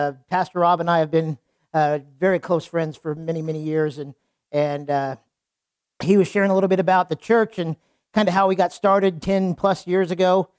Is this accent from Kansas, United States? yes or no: yes; Wichita, Kansas, United States; also born or lived in Texas; I grew up in Wichita, left three times, moved away three times. God moved me back three times.